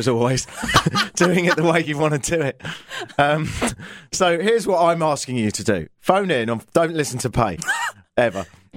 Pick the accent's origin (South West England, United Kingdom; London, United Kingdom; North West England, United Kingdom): London, United Kingdom; now in Ottawa, Canada; I grew up in London, but I've spent the last 5 years in Ottawa, which is the most annoyingly polite place in the world.